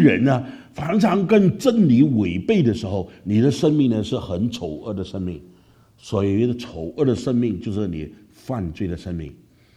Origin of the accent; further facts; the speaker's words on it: Malaysia; 我在马来西亚，我是马来西亚第二代的华侨，那我是在马来西亚长大的一个当时呢年轻人，